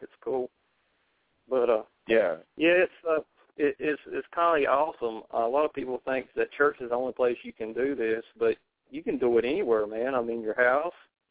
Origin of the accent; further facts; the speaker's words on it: the South, United States; Now, I'm from the South. I put things redneck way. You know, hot top of redneck like talking.